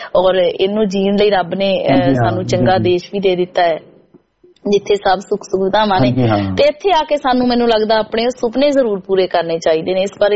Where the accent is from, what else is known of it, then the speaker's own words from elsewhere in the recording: Khudda, Punjab, India; ਖੁੱਡਾ ਜੀ ਮੇਰਾ ਪਿੰਡ ਹੈ